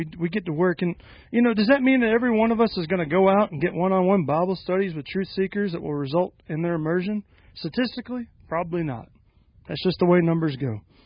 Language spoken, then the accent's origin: English; South Carolina, United States; I'm from South Carolina.